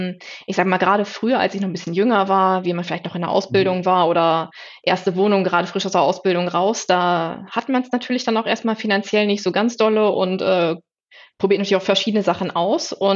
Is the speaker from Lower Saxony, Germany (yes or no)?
yes; Langenhagen, Lower Saxony, Germany; Ich komme aus Langenhagen, das ist in der Region Hannover im wunderschönen Niedersachsen.